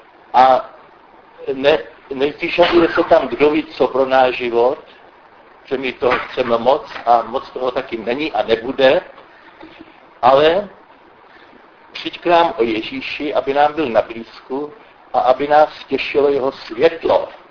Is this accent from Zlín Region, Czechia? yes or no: no; Liberec, Liberec Region, Czechia; já jsem z Liberce, to je 100 kilometrů odsud